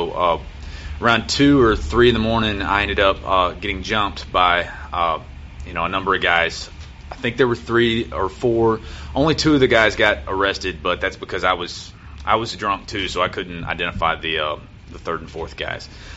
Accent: Paris, Texas, United States; Okay, so it was a Halloween party in my hometown of Paris, Texas. It was actually in a small town right outside of Paris called Reno.

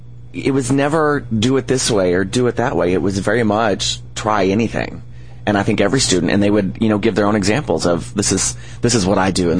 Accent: Arlington, Texas, United States; here I grew up in Arlington, my family, Fort Worth, and so, you know, Dallas was the devil.

